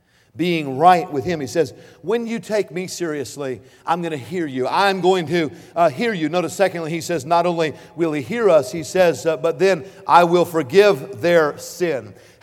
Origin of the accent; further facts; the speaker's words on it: California, United States; since I was from California, I might just have a way to, you know, get her to move out.